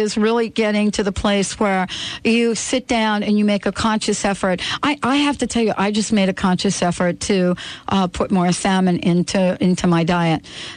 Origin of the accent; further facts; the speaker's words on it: New York, United States; You know, I mean, we grew up on that on the East Coast. I mean, in a New York community, it was always lox.